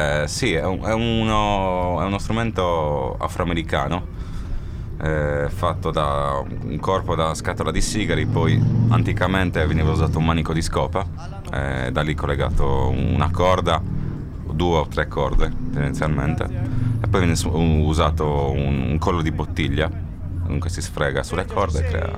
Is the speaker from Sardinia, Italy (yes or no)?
yes; Sardinia, Italy; Sono un sardo atipico, preferisco la neve, non so perché.